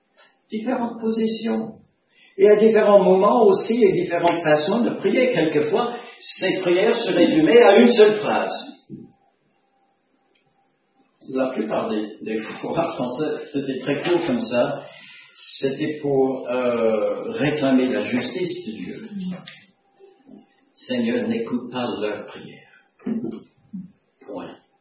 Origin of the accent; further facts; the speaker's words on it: United States; Vous savez, j'ai grandi aux États-Unis et j'ai écouté les autres prier et j'ai commencé à prier.